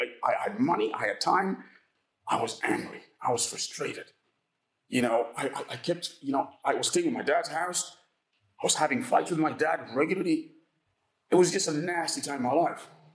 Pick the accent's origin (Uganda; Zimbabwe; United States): Uganda; I come from Uganda